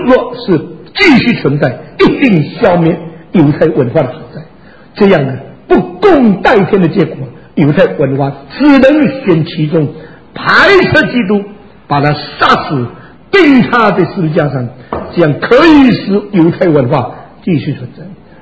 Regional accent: Xiamen, Fujian, China; moved away; 那是中国跟日本打仗的时候，我在厦门生的。我50年以后离开厷门以后，整整50年，我跑回我的家乡去找到我生的那个房子。

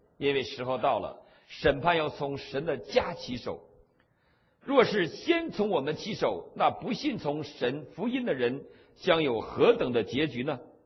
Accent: China; 他们还对我大陆人有点这个歧视

